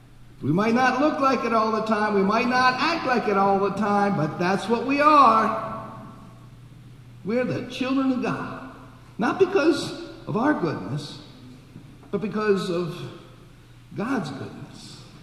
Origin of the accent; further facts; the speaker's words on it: Baltimore, Maryland, United States; now in Chicago, United States; Now, when I was growing up in Baltimore, I never met a shepherd. Since I've moved to Chicago, I've never met a shepherd.